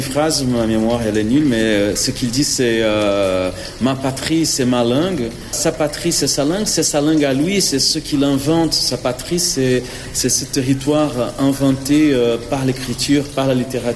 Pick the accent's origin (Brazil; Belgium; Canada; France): Brazil; French is a second language; Je suis né là-dedans, je suis formé. En vérité, je suis un Brésilien.